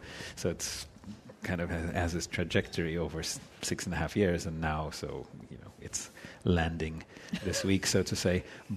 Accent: Russia; now in Boston, United States; growing up in Russia, and then it was like floodgates opened

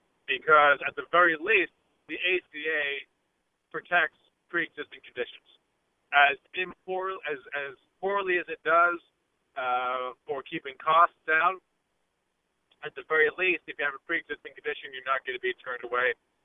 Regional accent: Canada; I was raised in Canada. I was born in this country.

